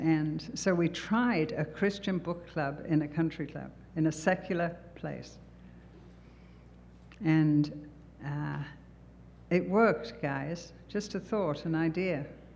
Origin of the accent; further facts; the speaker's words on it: England, United Kingdom; now in Germany; We come from England. We've taken a little church here. We're going to be here. We've immigrated to this wonderful city.